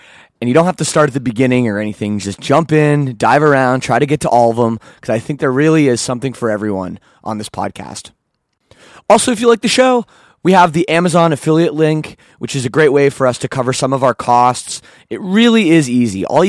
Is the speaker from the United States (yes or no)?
no; Canada; I'm Canadian anyways. I don't get a vote